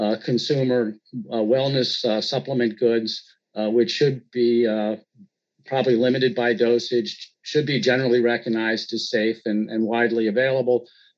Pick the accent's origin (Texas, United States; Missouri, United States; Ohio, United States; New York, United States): New York, United States; I was just going to say, in my home state of New York